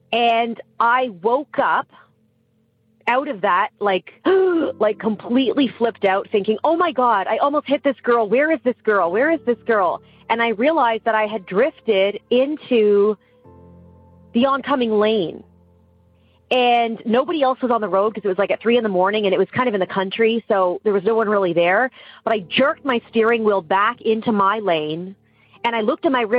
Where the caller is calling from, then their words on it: Hamilton, Ontario, Canada; I am calling in from Hamilton, Ontario, Canada.